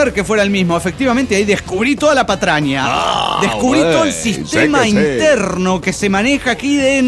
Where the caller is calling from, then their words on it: Tultitlán, State of Mexico, Mexico; monitorista de Tultitlán